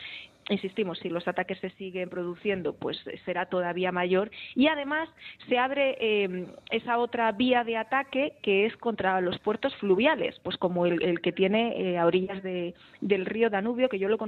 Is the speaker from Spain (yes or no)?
yes; Spain; me preguntan de qué nacionalidad soy, les digo que soy española